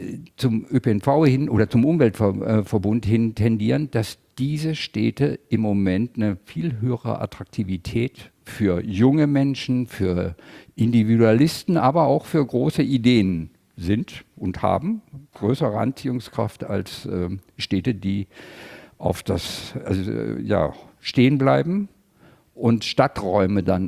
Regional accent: Southern Germany, Germany; now in Hamburg, Germany; ich komme aus Süddeutschland

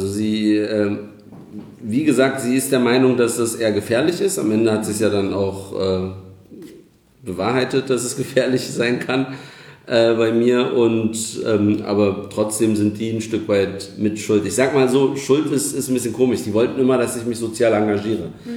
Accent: Berlin, Germany; ich bin gebürtiger Kreuzberger, aufgewachsen in Neukölln.

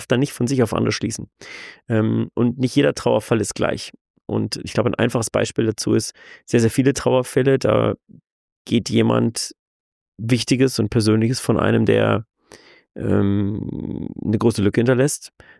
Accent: Burg Walbach, Bavaria, Germany; Liebe Grüße nach Burg Walbach in der bayerischen Rhön. Das ist meine Heimat und das ist ein so wunderschöner Fleck Erde.

